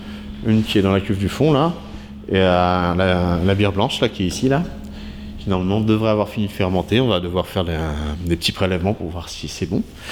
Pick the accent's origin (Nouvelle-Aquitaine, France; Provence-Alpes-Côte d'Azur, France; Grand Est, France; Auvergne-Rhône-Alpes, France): Grand Est, France; Troyes; now in Lozère, France; Je viens de Troyes, en fait, dans la région Champagne. Je suis arrivé en Lozère un peu par hasard.